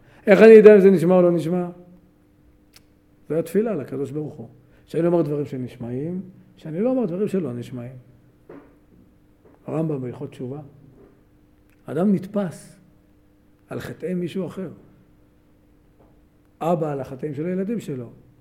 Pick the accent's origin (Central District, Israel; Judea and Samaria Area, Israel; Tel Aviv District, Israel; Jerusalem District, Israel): Jerusalem District, Israel; Jerusalem; אני ירושלמי, לא יודע לשחות באמבטיה.